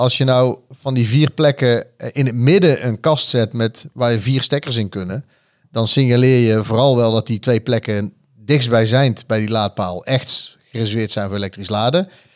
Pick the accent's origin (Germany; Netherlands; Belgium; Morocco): Germany; Dutch is a second language; Nee, in Duitsland, waar ik ben opgegroeid, daar kunnen mensen ook gewoon auto rijden.